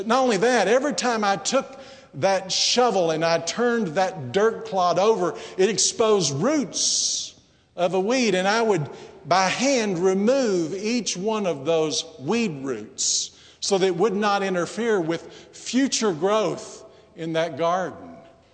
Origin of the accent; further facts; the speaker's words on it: Texas, United States; When I was a boy growing up in Texas, my mother decided she wanted to have a large vegetable garden.